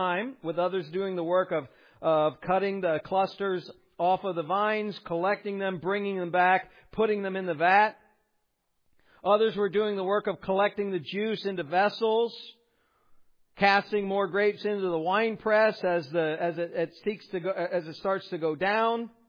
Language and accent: English; Ohio, United States; Now, I'm from Ohio, So, you know, my exposure to real fruit off the vine is limited to corn